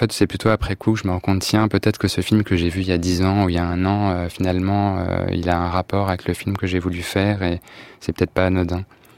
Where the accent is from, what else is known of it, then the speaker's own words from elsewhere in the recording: Paris, Île-de-France, France; parce que je suis parisien